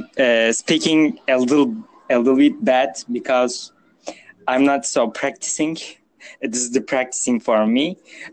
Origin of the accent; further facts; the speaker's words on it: Turkey; English is a second language; I'm a student from Turkey.